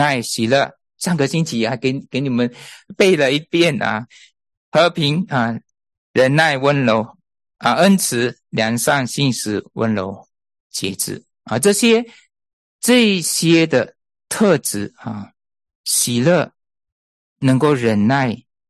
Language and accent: Chinese; Malaysia; 我家呢是从这个马来西亚啊，我是从马来西亚出生的，我家在马来西亚。